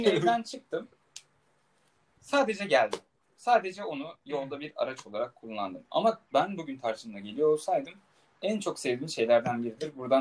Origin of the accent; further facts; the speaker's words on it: Karabük, Turkey; Biz Karabüklüyüz ya.